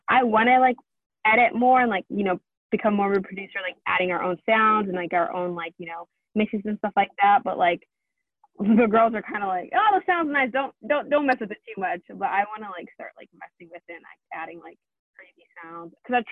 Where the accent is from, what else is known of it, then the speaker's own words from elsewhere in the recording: United States; although like we're all Somali, Zaytun's also not born in America, but like me is in this, well, like born and raised in America